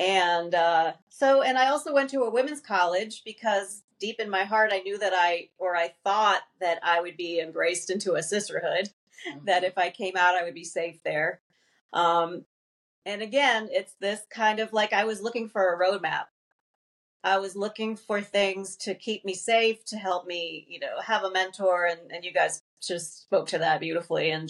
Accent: New England, United States; I grew up as an athlete. I grew up Catholic. I grew up in New England in this very, you know, community that thought of itself as liberal

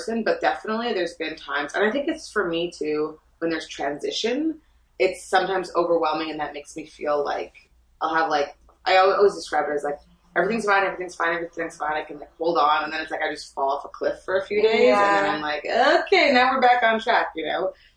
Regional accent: Canada; I'm so sorry. I'm Canadian.

